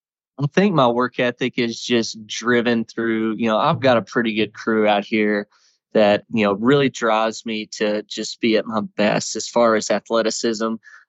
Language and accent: English; Glasgow, Kentucky, United States; moved away as an adult; also born or lived in Bowling Green; I'm a landscape architect here in Denver, Colorado, but been chasing elk for the past 2.5 years. Born and raised in Bowling Green, Kentucky, or actually Glasgow.